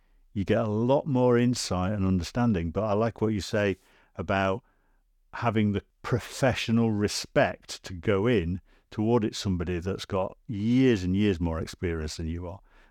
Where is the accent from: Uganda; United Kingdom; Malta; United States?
United Kingdom; England; Also as well, being British English as we are, and Graham and I used to work for an Anglo-Swedish company, and our Swedish colleagues always said, no wonder you English are poets